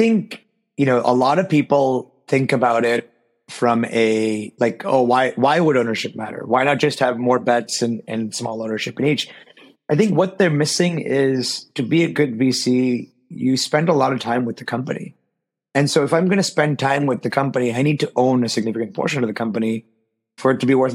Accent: Pittsburgh, Pennsylvania, United States; I grew up in Pittsburgh, which is a sports town.

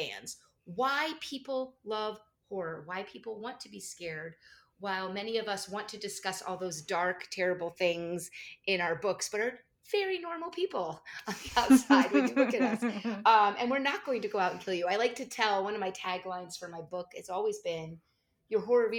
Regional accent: New Jersey, United States; I grew up in New Jersey, so of course it was a local mall.

